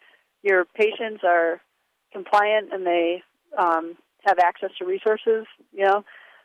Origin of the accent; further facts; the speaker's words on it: Fort Collins, Colorado, United States; I'm from Fort Collins, Colorado.